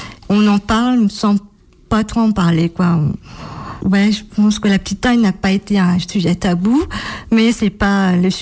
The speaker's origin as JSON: {"language": "French", "town": "Nantes", "region": "Pays de la Loire", "country": "France", "said": "j'ai 48 ans. Je suis nantaise d'origine, j'ai fait des études en biologie"}